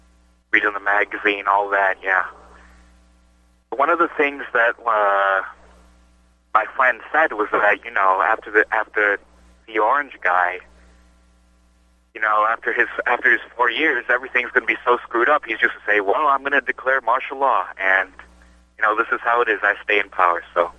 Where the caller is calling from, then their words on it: Washington, District of Columbia, United States; I am calling from Washington, D.C., which is practically Donald Trump's backyard